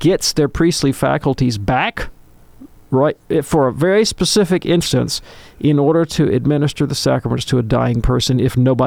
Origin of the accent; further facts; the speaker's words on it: Birmingham, Alabama, United States; I'm 55 years old. I was born in Birmingham, Alabama. You know, I've been here, went to grad school elsewhere, but most of my life, there has never been a white Christmas in Birmingham.